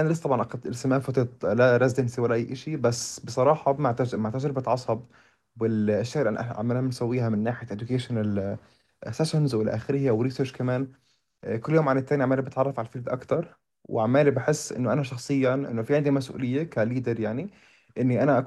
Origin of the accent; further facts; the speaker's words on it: Palestine; ونقدر نقدم ونورجي إحنا كفلسطيني إيش ممكن نقدر نعمل يعني